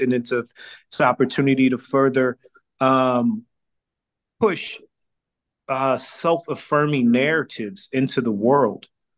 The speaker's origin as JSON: {"language": "English", "town": "St. Louis", "region": "Missouri", "country": "United States", "tie": "born or raised there", "said": "So me and Tomar met because of one of my best friends I grew up with in St. Louis, Shedrick Kelly, and his wife, Alicia, came to San Francisco and they brought the kids."}